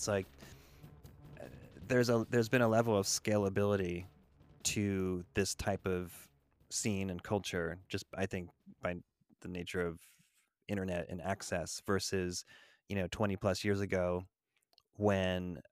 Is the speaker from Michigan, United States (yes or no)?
no; Connecticut, United States; growing up in Connecticut, I was exposed to a lot of youth crew